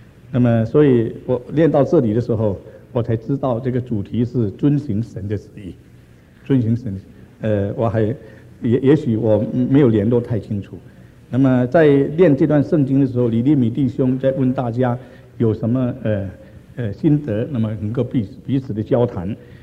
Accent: Taiwan; 我從台灣來

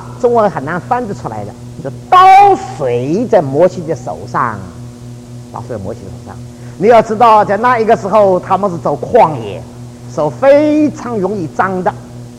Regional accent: Taiwan; 我是从台湾来的

